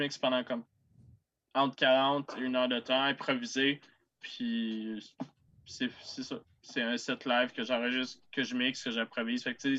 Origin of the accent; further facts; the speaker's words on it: Quebec, Canada; moved away; Quand je suis parti d'Abitibi, c'était pour faire musique technique.